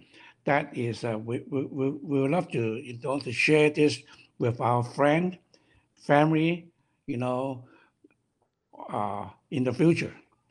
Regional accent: Hong Kong; English is a second language; moved away; Because we don't want to lose our family's recipe. We're from Hong Kong. Once we move to North America

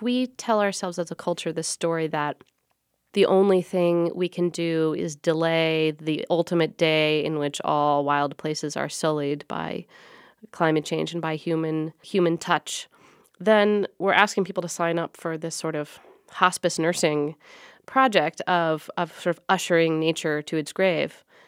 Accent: Seattle, Washington, United States; I mean, I grew up in Seattle and I had a very nature-loving childhood that involved a lot of scrubby city parks and kind of empty lots.

